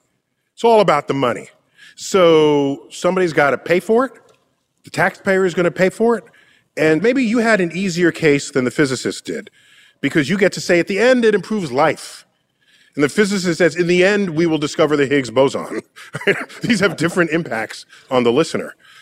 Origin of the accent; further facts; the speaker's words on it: United States; But as an American, I wanted it here on our soil.